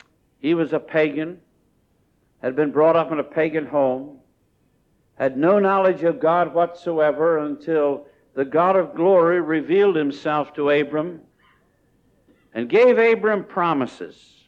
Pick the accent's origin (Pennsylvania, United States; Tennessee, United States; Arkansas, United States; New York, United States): Pennsylvania, United States; that he had spent some years as a pastor only 10 miles from where I grew up in Pennsylvania, and less than 5 miles where I served as a pastor for 5 years.